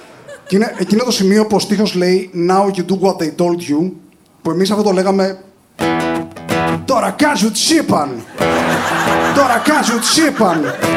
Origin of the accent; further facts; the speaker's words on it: Trikala, Thessaly, Greece; εγώ μεγάλωσα στα Τρίκαλα Θεσσαλίας και εκεί κάναμε το εξής.